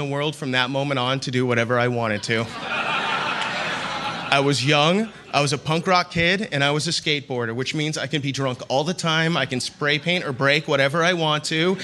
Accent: Sacramento, California, United States; I grew up in Sacramento.

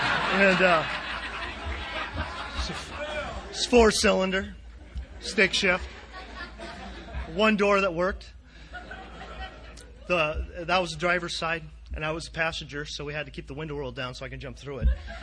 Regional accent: California, United States; You know, I was a guy from California moving into a town of 1,500 people, had a styling mullet and whole bit, you know.

